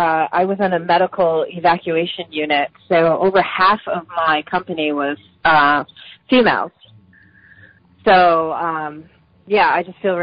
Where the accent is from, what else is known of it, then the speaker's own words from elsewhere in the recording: Pennsylvania, United States; now in Bethlehem, United States; I grew up in the Poconos, but I live in Bethlehem now.